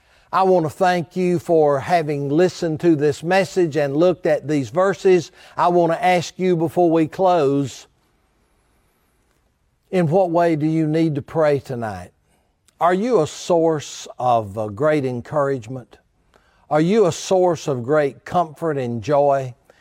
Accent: United States; I'm thankful, O God, as an American, we have the right of protest

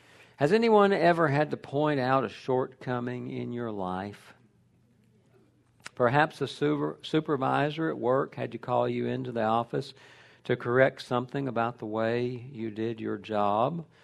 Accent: Smyrna, Georgia, United States; I grew up very near Smyrna in northwest Atlanta.

